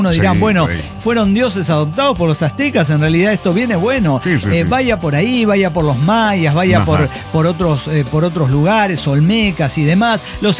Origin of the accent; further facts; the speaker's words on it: Veracruz, Mexico; que se confunda mi pueblo en la Huasteca Potosina con un... perdón, ya confundió, porque no es Potosina, es Veracruzana.